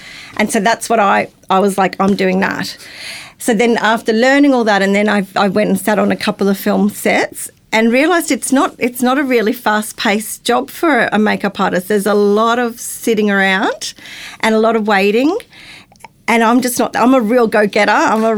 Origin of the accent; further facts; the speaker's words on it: Brisbane, Queensland, Australia; So I'm a Gold Coast local. Been here not all my life, most of my life, since 2000, but before that I grew up in Brisbane.